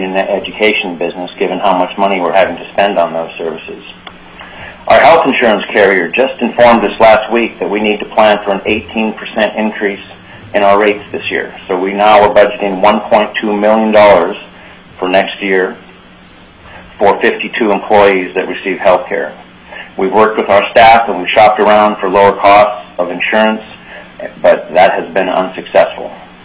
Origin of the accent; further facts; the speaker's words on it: Ambler, Alaska, United States; I grew up in Bush. I grew up in Ambler.